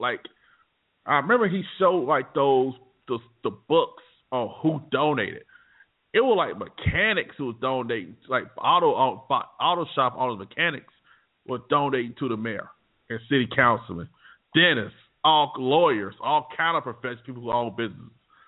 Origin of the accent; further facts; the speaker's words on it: Montgomery, Alabama, United States; In my hometown, Montgomery, Alabama, my cousin, she works at the Hyundai plant.